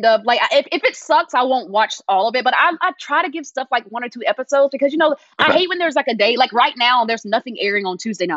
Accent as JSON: {"language": "English", "region": "Georgia", "country": "United States", "tie": "born or raised there", "said": "I grew up in Georgia, so I just get her sense of humor"}